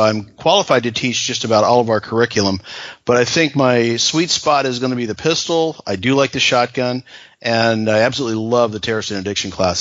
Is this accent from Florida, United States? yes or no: yes; Florida, United States; I spent most of my youth in Florida, so I'm used to the heat and the humidity.